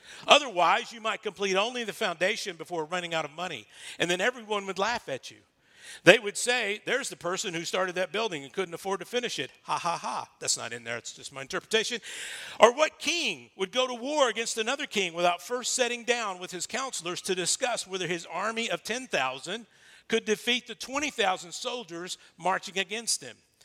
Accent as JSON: {"language": "English", "region": "Texas", "country": "United States", "tie": "born or raised there", "said": "And listen, I'm from East Texas. I grew up in East Texas, right?"}